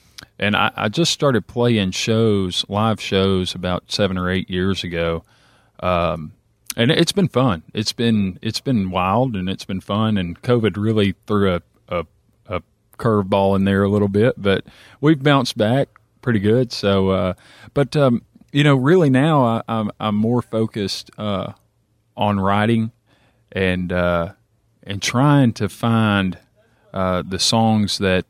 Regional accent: Russellville, Alabama, United States; also born or lived in Florence; Originally, I'm from Russellville. I've lived about the last 2 years over in Florence, but we recently moved back over into the Hester Heights area. And my whole life, I've grown up here, so I knew I had to come back home.

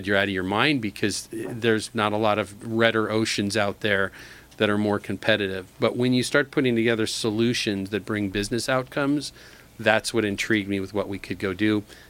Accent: Long Beach, California, United States; And so we were raised together in Long Beach.

